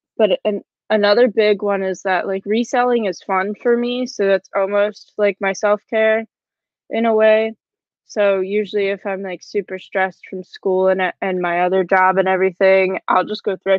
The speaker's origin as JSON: {"language": "English", "region": "Pennsylvania", "country": "United States", "said": "I'm from Pennsylvania, just like Caitlin said, kind of near Philly, but not really."}